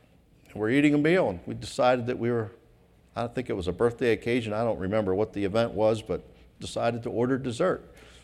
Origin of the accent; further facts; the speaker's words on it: West Coast, United States; And I'm from the West Coast, and I had some difficult times in my life in the West Coast